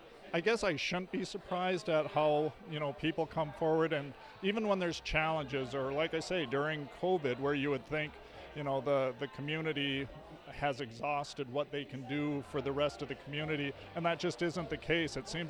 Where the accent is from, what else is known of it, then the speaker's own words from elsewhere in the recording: International Falls, Minnesota, United States; also born or lived in Fargo-Moorhead, United States; Well, you know, I'm from International Falls originally, and so I spent decades in the Fargo-Moorhead area, so flat and wind